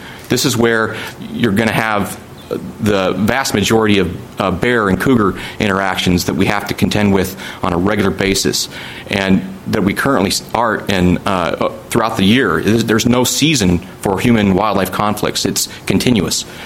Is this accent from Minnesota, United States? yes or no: no; Idaho, United States; I hail from Idaho originally. I grew up in southern Idaho